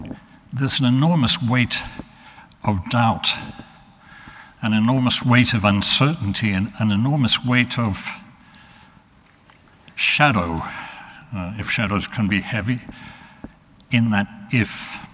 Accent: Australia; accent: Australian; I know sometimes my Australian accent confuses people about what I'm saying

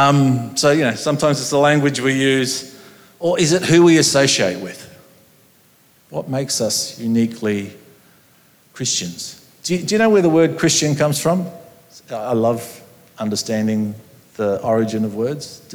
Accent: Australia; born there

